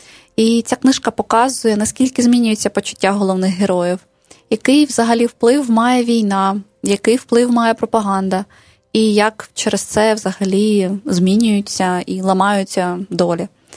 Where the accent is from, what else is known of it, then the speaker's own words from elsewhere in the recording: Ilovaisk, Donetsk Oblast, Ukraine; now in Bucha, Ukraine; Вона про моє рідне місто, про Іловайськ